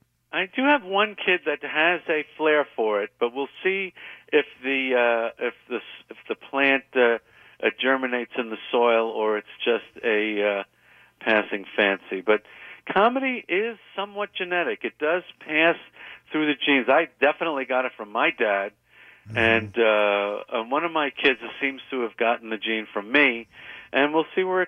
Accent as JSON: {"language": "English", "region": "New York", "country": "United States", "said": "I'm very defensive and proud of being a New Yorker."}